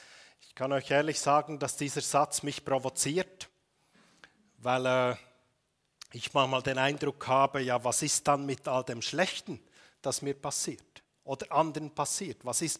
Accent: Bern, Switzerland; Ich war früher Landwirt, das gehört zu meinem Hintergrund. Aufgewachsen im Emmental oder am Rand des Emmentals.

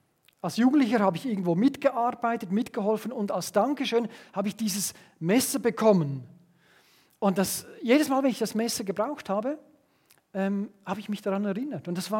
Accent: Switzerland; als richtiger Schweizer hast du ein Taschenmesser dabei, oder?

